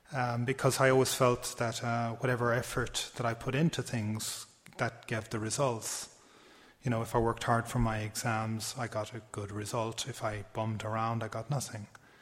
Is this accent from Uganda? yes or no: no; Munster, Ireland; I was born in Ireland, in Tipperary, and it's a very rural place, very far away from the Buddha Dhamma. And I was born in a Christian family and background, and very simple, like farming community.